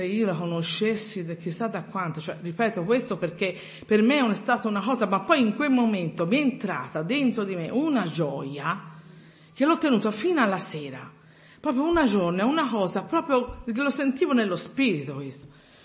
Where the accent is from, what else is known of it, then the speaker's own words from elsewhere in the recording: Florence, Tuscany, Italy; Ho detto, anch'io vengo da Firenze, Dio, su per giù.